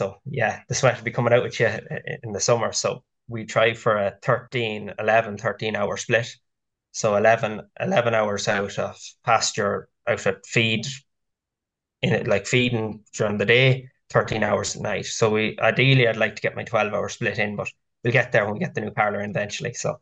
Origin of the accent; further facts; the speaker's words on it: Trim, Leinster, Ireland; So, well, I'm from Trim, County Meath, so South County Meath. Grew up on the farm here with my father, mother and two brothers.